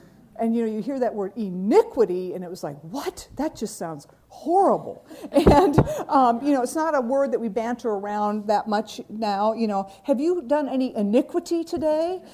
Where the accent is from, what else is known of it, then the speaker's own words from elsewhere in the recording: Japan; When I was a little girl, you know that I grew up in Japan